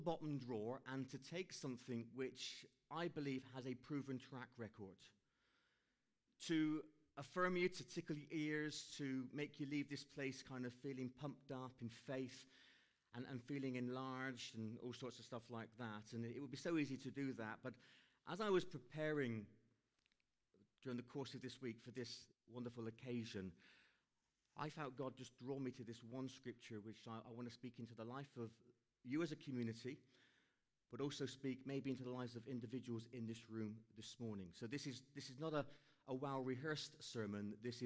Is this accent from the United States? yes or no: no; South West England, United Kingdom; I'm Cornish. All right? So when you've got the combination of someone who has dyslexia, but they're also Cornish